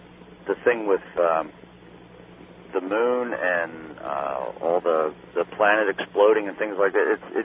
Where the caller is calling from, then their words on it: Harrisburg, Pennsylvania, United States; I'm calling from Harrisburg, Pennsylvania.